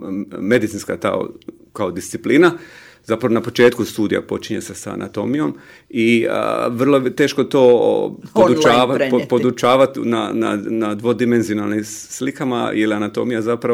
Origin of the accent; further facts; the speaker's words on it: Split, Split-Dalmatia County, Croatia; ja sam inače iz Splita, ja sam Splićan, rođeni Splićanin.